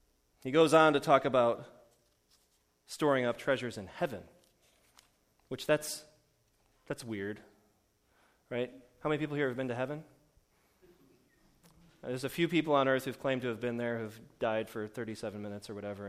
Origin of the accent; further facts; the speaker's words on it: Illinois, United States; I grew up in Illinois, and I thought, oh, I got to have them.